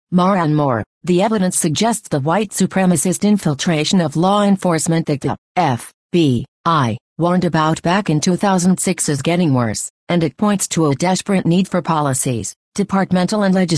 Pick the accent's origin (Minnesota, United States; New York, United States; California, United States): California, United States; San Bernardino; since I have been back into my hometown of San Bernardino since July of 2017